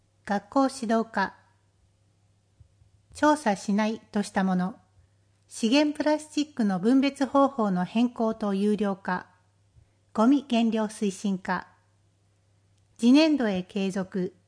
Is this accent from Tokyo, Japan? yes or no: yes; Tokyo, Japan; 私は多摩地域出身で、 現在に至るまで多摩地域で生活をしております。